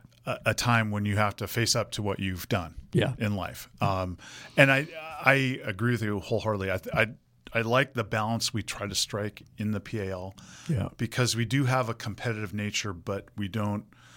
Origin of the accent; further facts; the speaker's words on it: San Francisco, California, United States; from elementary school, growing up in San Francisco, CYO, all the way through.